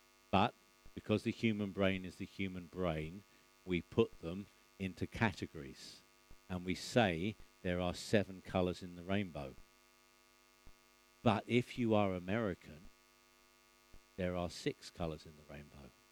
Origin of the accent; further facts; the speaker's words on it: England, United Kingdom; as an Englishman, I'm full of complaints and grumbling